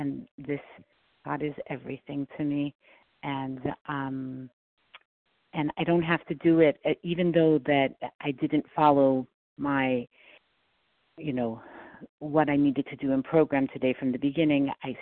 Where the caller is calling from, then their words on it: New York, United States; I have a feeling it's … from New York.